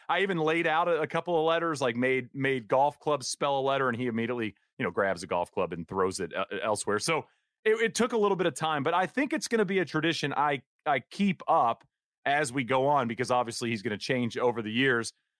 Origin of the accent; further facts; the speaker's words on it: Marshall, Texas, United States; it's like a 3.5-hour drive from Waco to my hometown, Marshall.